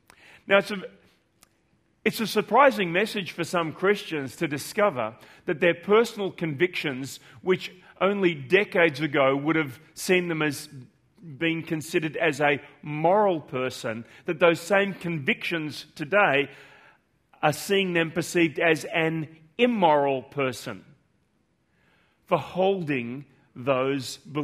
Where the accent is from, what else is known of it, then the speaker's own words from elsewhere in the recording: Australia; as an Australian, in the Australian context